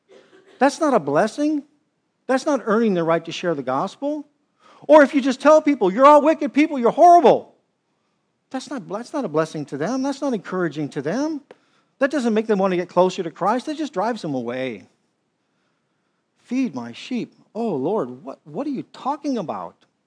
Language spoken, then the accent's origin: English; Arizona, United States; and I was raised in Arizona, and all the turf wars they had with, you know, cows and sheep